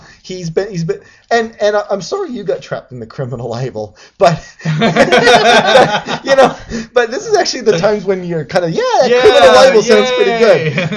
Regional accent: Canada; And as a Canadian, I get it. I'm doubly proud.

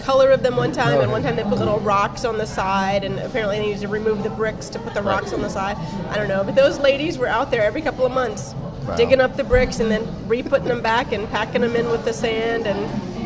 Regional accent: Louisiana, United States; See, I'm from South Louisiana and absolutely no French whatsoever.

